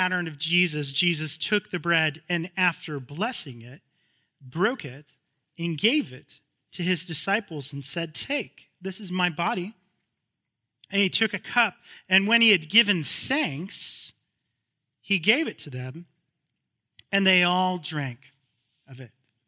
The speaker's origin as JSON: {"language": "English", "town": "Phoenix", "region": "Arizona", "country": "United States", "tie": "born or raised there", "said": "I grew up in Phoenix, Arizona. It is the Valley of the Sun."}